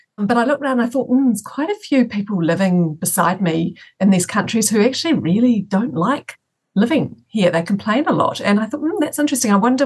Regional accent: New Zealand; I grew up in New Zealand.

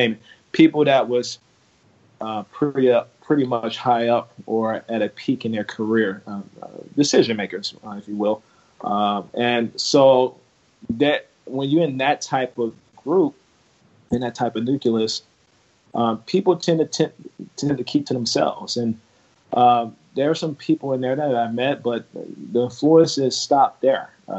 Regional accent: Chicago, Illinois, United States; And even I was one of the kids growing up in Chicago.

